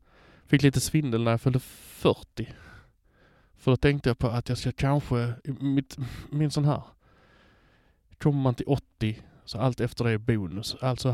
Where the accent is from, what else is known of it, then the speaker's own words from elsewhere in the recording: Höör, Skåne, Sweden; also born or lived in Malmö; Jag kommer från Hör, säger jag alltid. Hör är vackert att säga på skånska. Eller kanske inte. Men det ligger mitt i Skåne i alla fall.